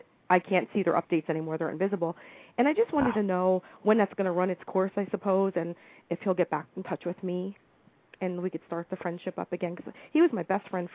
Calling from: Stoughton, Wisconsin, United States; I'm calling you from Stoughton, Wisconsin.

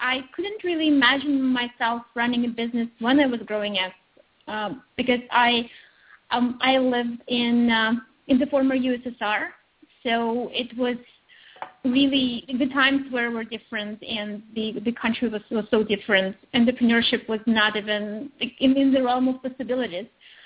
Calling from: Belgium; I'm in Belgium, and it's a bit rainy. Most of the time in Belgium, so I'm longing for sunshine.

